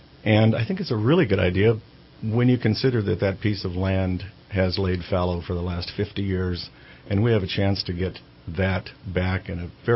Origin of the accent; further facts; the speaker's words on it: California, United States; Okay. I grew up in Shasta County. My family moved here in 1954. Graduated from Shasta High School and Shasta College.